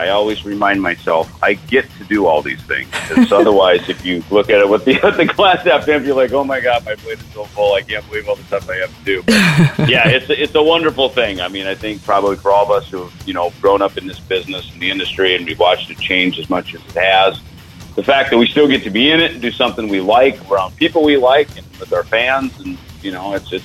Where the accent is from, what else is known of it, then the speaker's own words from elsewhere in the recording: Minnesota, United States; talk about a 180-degree turn from where I grew up in Minnesota.